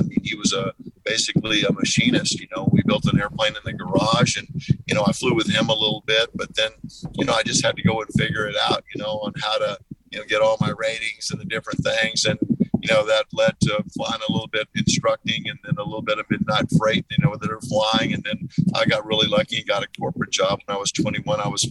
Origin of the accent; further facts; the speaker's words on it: United States; born there; one, I was born in the United States